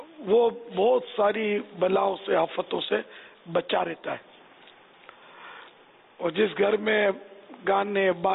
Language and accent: Urdu; Sindh, Pakistan; born there; تو یوں مطلب میں سندھ کی پیدائش ہے میری, میرے بچے کی بھی سندھ کی پیدائش ہے